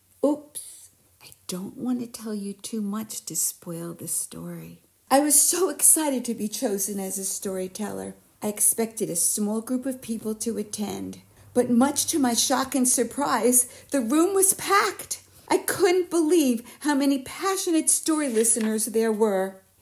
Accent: Amherst, Massachusetts, United States; from Amherst, and this is my story.

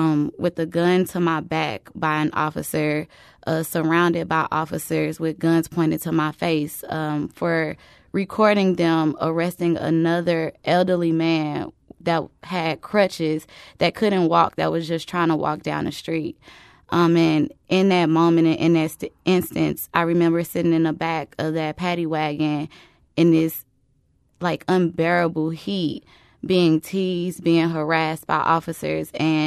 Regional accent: Jennings, Missouri, United States; I grew up in Jennings, which is next door to Ferguson.

